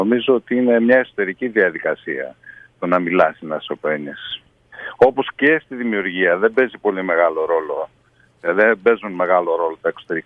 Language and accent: Greek; Tyrnavos, Thessaly, Greece; also born or lived in Larisa; Επομένως λοιπόν, ο Ρίναβος είναι η πατρίδα μου.